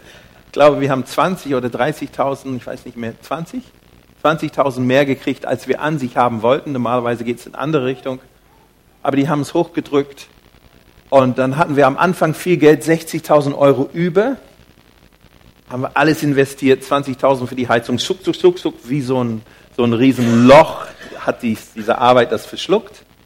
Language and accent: German; Kadelbogen, Mecklenburg-Vorpommern, Germany; Wir sind alle aus Kadelbogen. Kadelbogen ist ein kleines Dorf in Mecklenburg-Vorpommern.